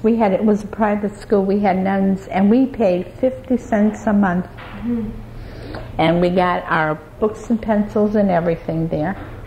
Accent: Bridgeport, Connecticut, United States; born there; I was born in Bridgeport, Connecticut, on the east side.

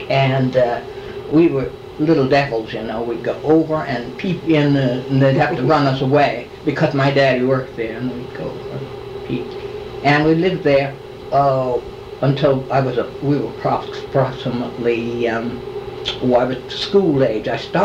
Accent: Bridgeport, Connecticut, United States; also born or lived in Newton, Georgia; I was born in Newton, Georgia, May 19, 1913, and we only lived in Georgia a short time. I was 4 years old when we came to Bridgeport.

